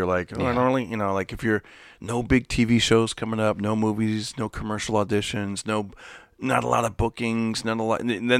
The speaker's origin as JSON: {"language": "English", "town": "Fresno", "region": "California", "country": "United States", "tie": "born or raised there", "said": "Yeah, yeah. I grew up in Fresno."}